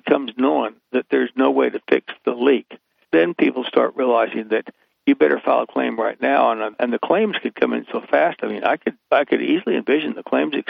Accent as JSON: {"language": "English", "region": "Utah", "country": "United States", "tie": "born or raised there", "said": "when I was growing up in Utah, when I was in grade school"}